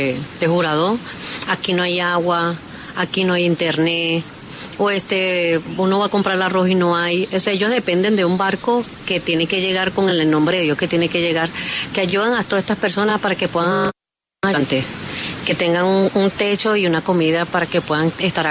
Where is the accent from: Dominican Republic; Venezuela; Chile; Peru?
Venezuela; Bueno, sí, yo soy venezolana, también emigrante.